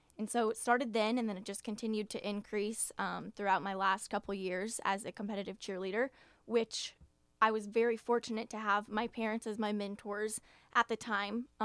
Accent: Frisco, Texas, United States; Yeah, so I grew up in Frisco, Texas, which is a suburb of Dallas, about 20 miles-ish north.

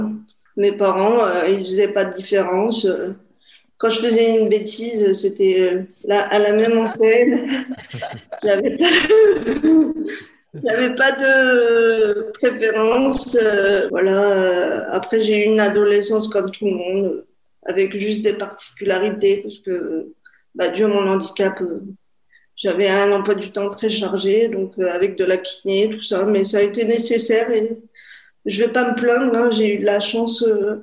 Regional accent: Lyon, Auvergne-Rhône-Alpes, France; now in Grenoble, France; j'ai 35 ans. Je viens de Lyon, mais j'habite à Grenoble, parce que j'ai fait mes études à Grenoble. Et je suis restée à Grenoble. Et j'ai grandi sur Lyon. Et j'ai fait toute ma scolarité sur Lyon.

